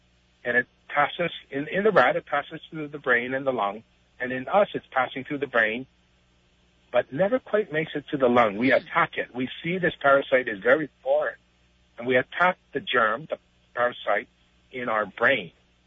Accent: Honolulu, Hawaii, United States; When I was growing up in Honolulu in the 1960s, I was a kid, you know, like 10 years old.

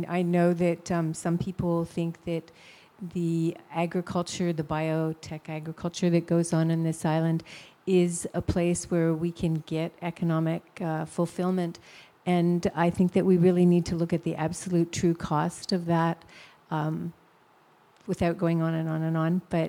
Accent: Kalaheo, Hawaii, United States; I'm from Kalaheo.

